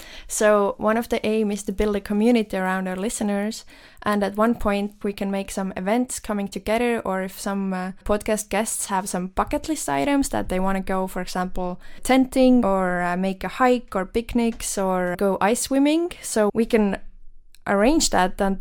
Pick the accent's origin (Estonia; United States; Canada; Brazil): Estonia; Tallinn, Harju County; English is a second language; also born or lived in Belgium; I'm an Estonian. I was born in Tallinn, Estonia, and I've lived in Tallinn, Estonia my whole life, except times when I haven't lived in Estonia, which I was an exchange student during high school, so I lived 1 year in Belgium